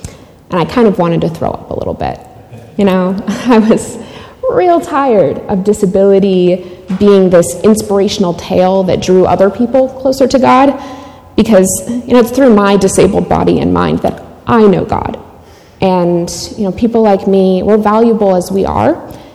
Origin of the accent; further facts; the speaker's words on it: Pittsburgh, Pennsylvania, United States; So I grew up in Pittsburgh, and I grew up going to an English-speaking church in the mornings and the Ukrainian Baptist Church in Dormont, where my dad was a pastor, in the afternoons.